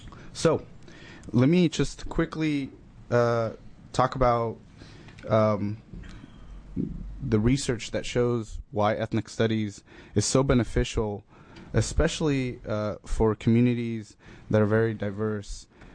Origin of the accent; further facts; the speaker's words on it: United States; I felt much more proud and much more uplifted to say that I am actually American